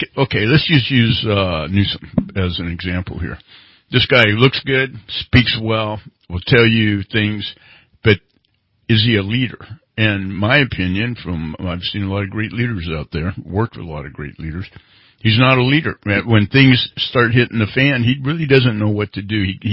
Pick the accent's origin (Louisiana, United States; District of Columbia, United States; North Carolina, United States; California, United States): California, United States; That's right. We're from the North State.